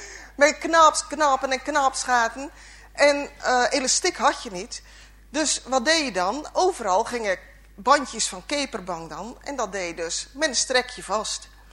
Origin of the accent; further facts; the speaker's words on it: Nieuwe-Tonge, South Holland, Netherlands; kom ik uit Nieuwe Tongen. En al mijn voorgeslag komt hier echt van Vlakkee. Dus ja, helemaal met de Vlakkee zijn klederdracht en de Vlakkeese gewoontes vergroeid in die zin.